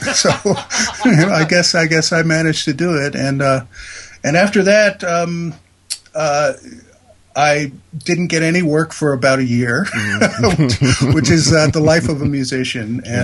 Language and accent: English; Hawaii, United States; The way I originally broke in and ended up doing the … record was I was growing up in Hawaii.